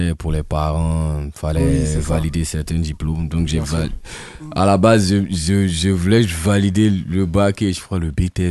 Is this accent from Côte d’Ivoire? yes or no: yes; Côte d’Ivoire; Je viens de Côte d'Ivoire, 100% ivoirien.